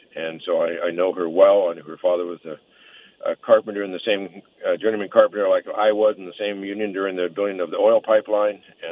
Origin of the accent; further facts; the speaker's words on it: Delta Junction, Alaska, United States; also born or lived in Fairbanks / Valdez; I was born in Fairbanks. I lived in Fairbanks for a couple years. Moved to Delta Junction. I started my education in Delta Junction at Fort Greeley, and we lived there for 7 years. And then we moved to Valdez in about 1960, and I lived in Valdez for about 30 years.